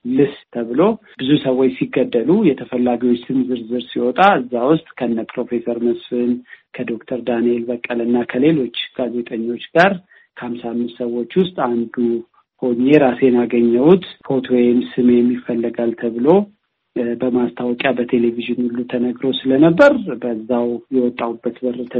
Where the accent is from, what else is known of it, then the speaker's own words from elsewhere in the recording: Addis Ababa, Ethiopia; born there; moved away as an adult; ትውልዴም አዲስ አበባ ነው።